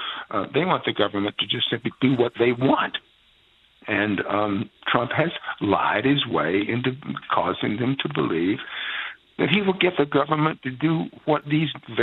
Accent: United States; I mean, I'm an American, for Christ's sake, and moreover, I'm an old white guy.

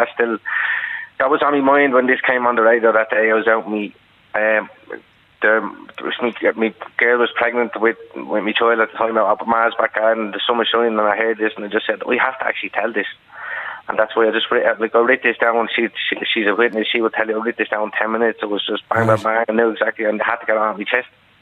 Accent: Tallaght, Leinster, Ireland; Not really. I was from Palace, so I was mainly all around Tallaght, but then things got bad up here, so then I moved into the city centre

